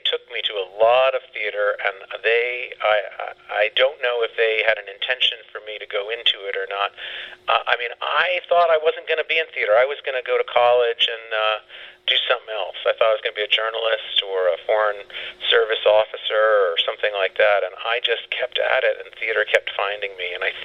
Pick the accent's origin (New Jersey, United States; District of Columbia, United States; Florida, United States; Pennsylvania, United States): District of Columbia, United States; Washington; also born or lived in New York City; now in Virginia, United States; But we're in Virginia, you see, and I'm from Washington, D.C., and I spent most of my life living in New York City, so this is my first time really living below the Mason-Dixon line.